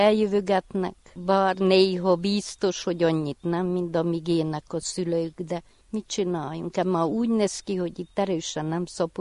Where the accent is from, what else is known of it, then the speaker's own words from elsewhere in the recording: Siclod, Harghita, Romania; Siklódról. Itt születtem, 66 éves vagyok. Családom itt volt, itt mentem férhez